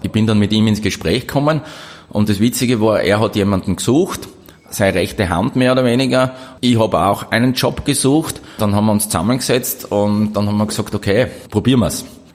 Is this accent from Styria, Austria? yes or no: yes; Graz, Styria, Austria; Ich bin in Graz geboren, 1970